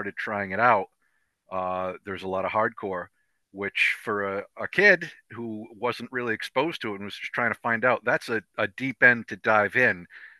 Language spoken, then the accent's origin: English; Worcester, Massachusetts, United States; I'm originally from Worcester. I was born in Worcester.